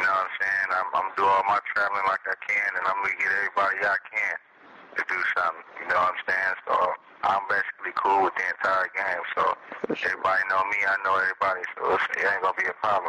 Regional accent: Northwest, United States; because I'm from the Northwest, he's from Northern California

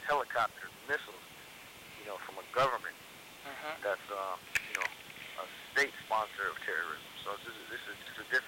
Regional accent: Flint, Michigan, United States; born there; No, I was born in Flint, Michigan.

